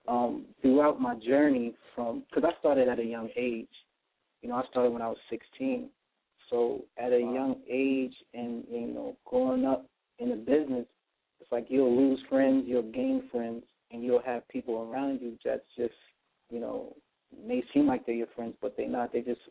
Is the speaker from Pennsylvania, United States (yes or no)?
yes; Philadelphia, Pennsylvania, United States; also born or lived in New York; I was born here in Philadelphia. I grew up, you know, back and forth to New York and Philadelphia.